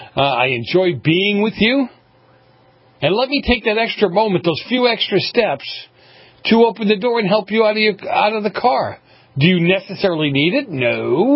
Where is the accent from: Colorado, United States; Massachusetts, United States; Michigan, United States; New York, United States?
Massachusetts, United States; Boston; when I grew up in Boston, I was taught you always walked on the outside of a, you always walked on the sidewalk.